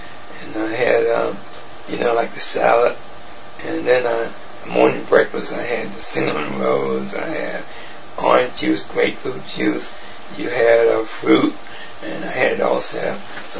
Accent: Savannah, Georgia, United States; I said, yeah, I'm from Savannah, Georgia.

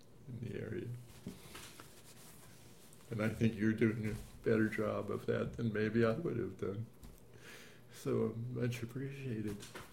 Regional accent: Mill Valley, California, United States; And I guess it made me realize how naive, I guess, we really were growing up in Mill Valley.

